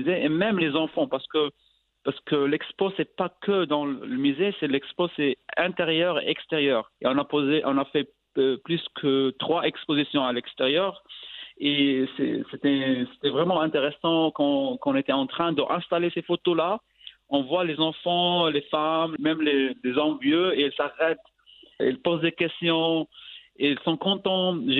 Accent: Casablanca, Casablanca-Settat, Morocco; Moi, j'ai dit « Non, je viens de Casablanca, pas le film ».

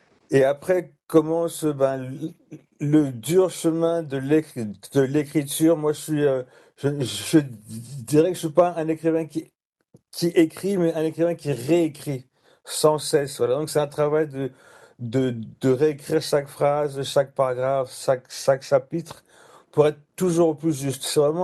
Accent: Kongo Central, DR Congo; born there; je suis né au Congo, j'ai été pétri par toute la mythologie des Bas-Congo, tout le système des valeurs, la vision du monde

